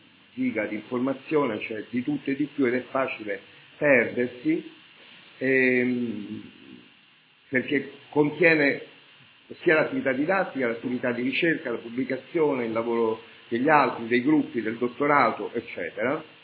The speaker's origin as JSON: {"language": "Italian", "town": "Rome", "region": "Lazio", "country": "Italy", "tie": "born or raised there", "said": "ma mio padre è siciliano, quindi posso parlare con cognizione di causa di tutta l'Italia, perché sono nato e cresciuto a Roma"}